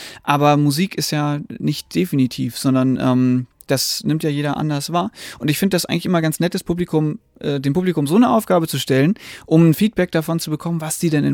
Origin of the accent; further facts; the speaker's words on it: Northern Germany, Germany; wir als Norddeutsche finden das hier ja total schön mit den ganzen Hängen, ne, mit den Bergen